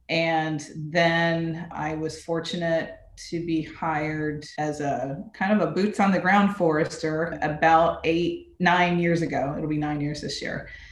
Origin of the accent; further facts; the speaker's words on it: Florida, United States; I grew up in Florida, and we didn't do a whole lot of growing things, but I did a lot of catching things, so a lot of catching fish in the backyard.